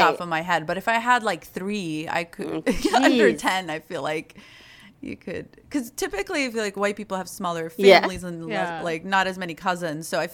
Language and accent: English; Alabama, United States; I grew up in Alabama, yes. So I feel you.